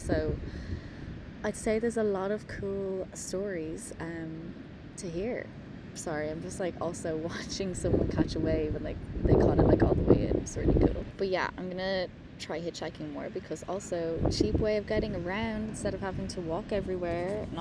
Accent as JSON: {"language": "English", "town": "Dublin", "region": "Leinster", "country": "Ireland", "said": "I'm from South Dublin."}